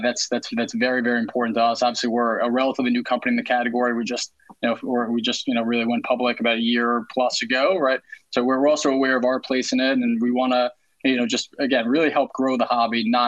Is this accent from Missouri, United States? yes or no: no; New York, United States; I grew up here in New York, so I'm pretty much down the line for baseball, Yankees, basketball, Knicks, for football, Giants.